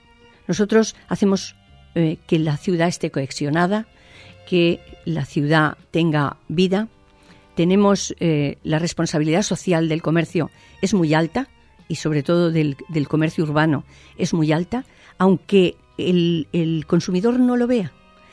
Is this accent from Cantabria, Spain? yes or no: no; Burjassot, Valencian Community, Spain; Un grupo de comerciantes de mi pueblo, yo soy de Burjasot